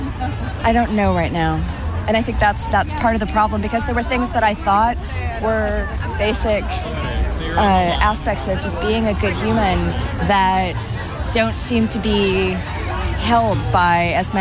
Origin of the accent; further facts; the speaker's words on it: Richmond, Virginia, United States; I'm from Richmond, Virginia.